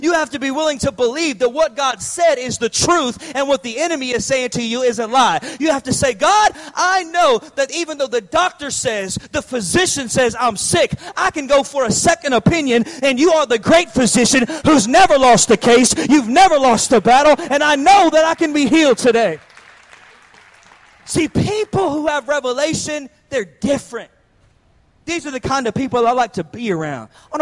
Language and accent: English; Atlanta, Georgia, United States; But y'all, I'm from Hotlanta. So being in Chicago was a rude awakening.